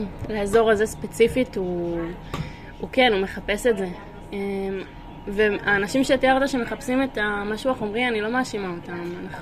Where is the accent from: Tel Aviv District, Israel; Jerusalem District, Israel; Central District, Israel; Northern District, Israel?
Northern District, Israel; אני רגילה לגור בצפון, מזג גביר סטנדרטי של קור בחורף, ירוק וצבעוני